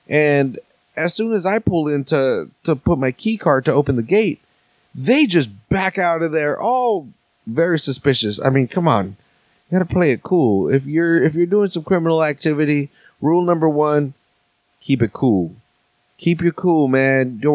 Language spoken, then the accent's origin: English; Salinas, California, United States; because again, I'm from Salinas. You can't get within, you know, can't go 200 yards without running into a fucking lettuce patch.